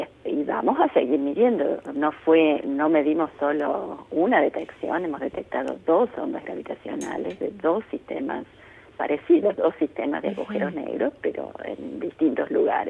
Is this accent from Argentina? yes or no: yes; Córdoba, Argentina; moved away as an adult; now in United States; Sí, nací, crecí en Córdoba, fui a la Universidad de Córdoba antes de mudarme a Estados Unidos.